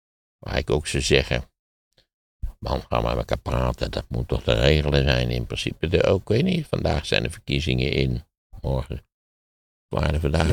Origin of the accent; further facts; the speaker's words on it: Wageningen, Gelderland, Netherlands; Dank u wel, Wageningen. Dat heerlijke plaatsje waar ik ben opgegroeid.